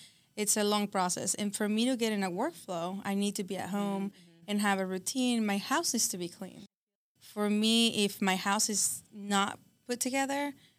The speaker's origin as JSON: {"language": "English", "country": "Mexico", "tie": "born or raised there", "also_born_or_lived": "Texas / Los Angeles", "said": "I was born in Texas. I grew up in Mexico. And when I was about 11 or 12, I went to L.A. We have a family house in Los Angeles."}